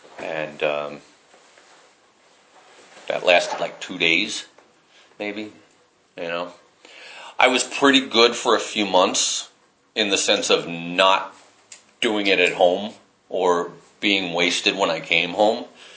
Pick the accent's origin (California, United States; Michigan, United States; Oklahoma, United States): California, United States; Chico; I came back to my hometown, which is a town called Chico in Northern California